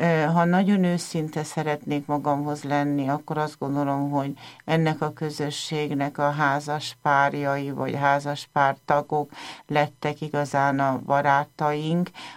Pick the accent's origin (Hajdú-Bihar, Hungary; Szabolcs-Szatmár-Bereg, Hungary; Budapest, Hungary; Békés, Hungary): Budapest, Hungary; Én Bekerlén nőttem föl, tehát Budapest 19. kerületének ebben a semmihez nem hasonlíthatóan gyönyörű kertvárosában. Gyerekként is itt nőttem föl, itt is maradtam, itt is szeretnék maradni életem végéig.